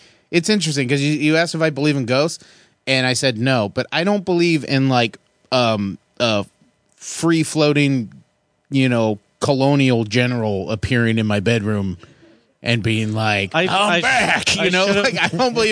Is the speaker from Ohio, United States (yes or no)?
no; Santa Maria, California, United States; I'm from Santa Maria, California.